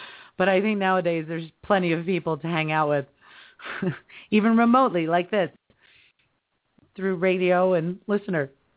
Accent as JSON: {"language": "English", "town": "Philadelphia", "region": "Pennsylvania", "country": "United States", "said": "I'm from Philadelphia."}